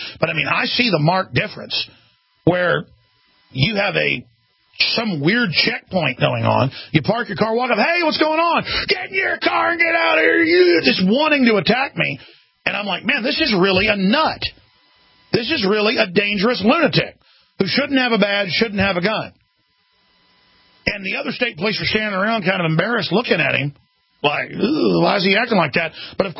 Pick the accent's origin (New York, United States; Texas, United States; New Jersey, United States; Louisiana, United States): Texas, United States; Dallas; born there; since I was born in Dallas, but they live down here now